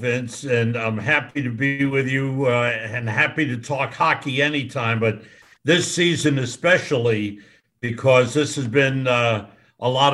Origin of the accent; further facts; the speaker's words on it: New York, United States; And I grew up in New York and was a big Rangers fan and would go to games on Sunday nights.